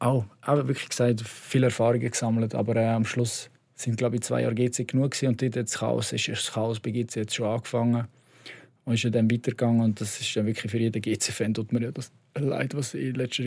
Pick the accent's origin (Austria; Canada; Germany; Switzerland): Switzerland; Brugg, Aargau; Weil ich bin ja aus Brugg, eigentlich, ja, jeder in Brugg war GC-Fan.